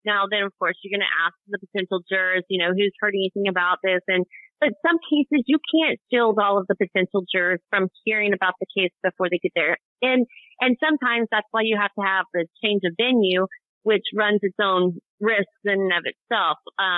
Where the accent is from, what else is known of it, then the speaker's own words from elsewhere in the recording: Texas, United States; And I was born and raised in Texas.